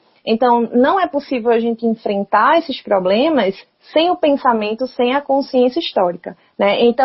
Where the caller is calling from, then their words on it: Recife, Pernambuco, Brazil; De Recife, né? Pernambuco.